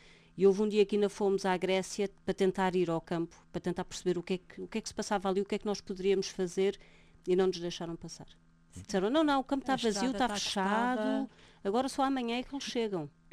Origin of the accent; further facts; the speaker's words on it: Portugal; Quando nós dizíamos, nós viemos de Portugal, somos 17 pessoas, viemos por nossa conta em risco, viemos aqui para vos ajudar.